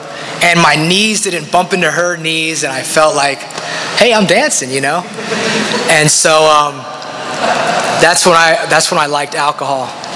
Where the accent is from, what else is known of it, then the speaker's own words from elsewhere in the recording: United States; And I'm an American kid out there.